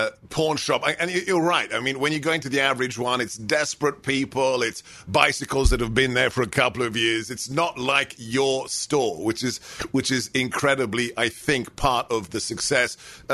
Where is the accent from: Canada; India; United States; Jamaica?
United States; I am an American, but hey, I wasn't born in Alabama.